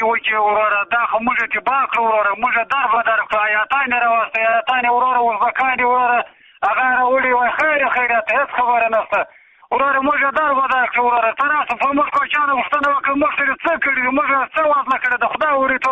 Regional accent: Afghanistan; موږ د افغانستان یو

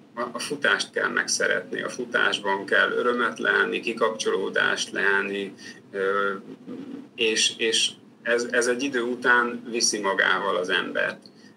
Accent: Szeged, Csongrád-Csanád, Hungary; born there; A szülővárosom Szeged önkormányzata támogatott egyedül.

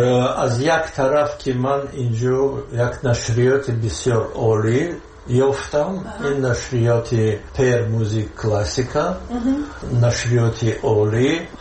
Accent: Tajikistan; moved away; که این وطن من، وطن همچون مادر یکتا و هم من روزی از این که من تاجیکم

